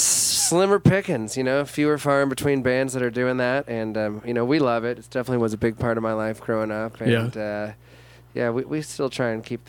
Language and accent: English; Chicago, Illinois, United States; I grew up in Chicago, so obviously kind of where I was growing up, there was a lot of blues presence.